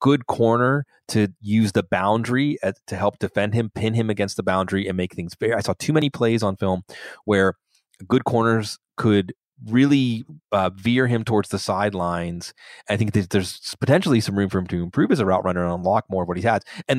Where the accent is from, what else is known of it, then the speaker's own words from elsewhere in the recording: Pittsburgh, Pennsylvania, United States; I'll mention my hometown Pittsburgh Pitt Panther, Jester Weah.